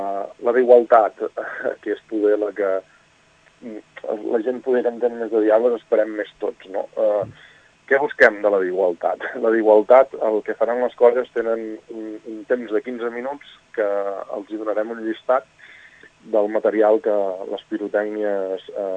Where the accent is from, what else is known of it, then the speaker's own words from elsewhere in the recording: Picamoixons, Catalonia, Spain; com soc de Picamoixons i a Picamoixons no hi ha colla de diables